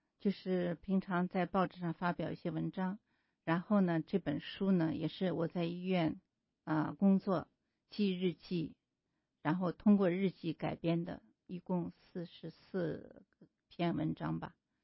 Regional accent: Xi'an, Shaanxi, China; 然后我的家是在西安，父母在西安

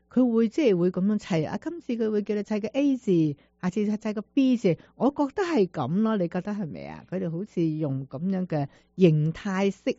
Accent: China; 你想想我们中国人那个嗜好呢

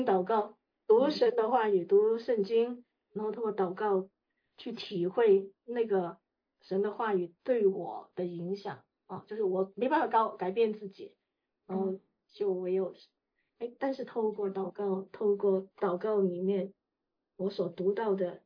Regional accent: Hong Kong; 我其实以前我在香港长大哈，香港呢，我们其实有很多天主教学校，我们家的背景原本是道教的。

